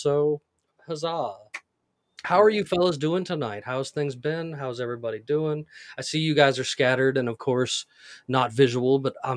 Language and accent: English; Missouri, United States; born there; but I know I was born on Whiteman Air Force Base, which is the origin of the stealth fighters and also the housing place of them.